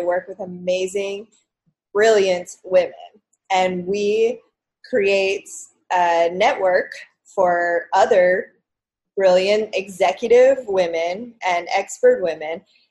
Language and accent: English; South Carolina, United States; also born or lived in New York; I had lived here for 7 years, and I decided I was going to move back to my hometown in South Carolina